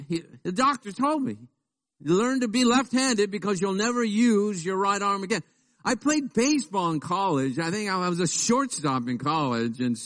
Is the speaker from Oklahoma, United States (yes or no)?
no; Pacoima, California, United States; Now, you have to be from Pacoima to tell that story. And I am from Pacoima. And there my grandparents, who my grandpa who came from Mexico, found Christ in a tent crusade.